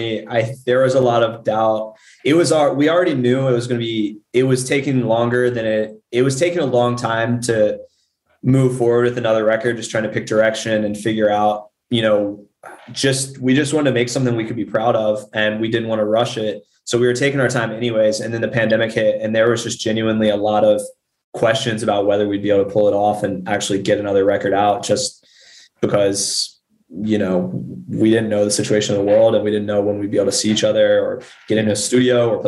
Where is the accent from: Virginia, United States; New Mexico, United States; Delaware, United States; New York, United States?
Virginia, United States; Richmond; I'm from Richmond